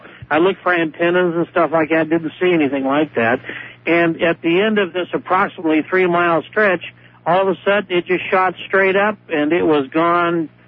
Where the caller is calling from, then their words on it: Reno, Nevada, United States; I'm from Reno.